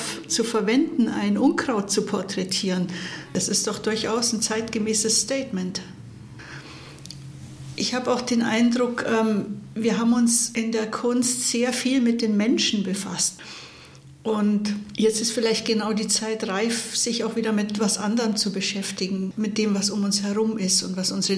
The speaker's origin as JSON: {"language": "German", "region": "Bavaria", "country": "Germany", "tie": "born or raised there", "lives_now": "Lower Franconia, Germany"}